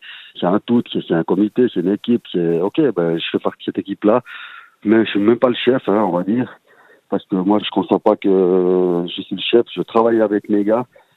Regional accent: Fribourg, Switzerland; now in La Chaux-de-Fonds, Switzerland; Comme vous savez, moi, je viens à la base de Fribourg. J'habite la Chaux-de-Fonds.

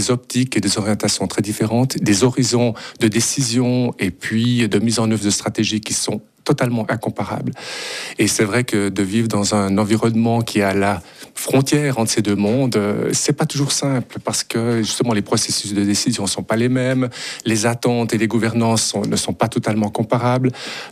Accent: Boncourt, Jura, Switzerland; born there; de revenir dans le Jura, puisque je suis né à Boncourt, donc dans le Jura.

